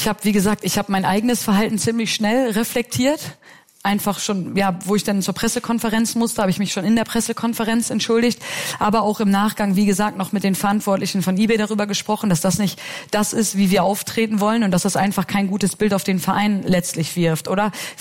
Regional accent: Germany; now in Switzerland; mein Sprachgebrauch ist natürlich als Deutscher ein bisschen anders, als wir es hier in der Schweiz jetzt gewohnt sind.

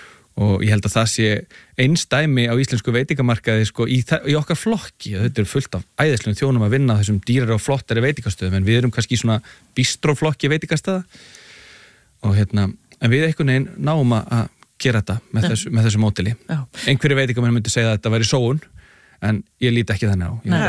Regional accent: Reykjavík, Capital Region, Iceland; bæði við sem bara Reykvíkingar og þjóð

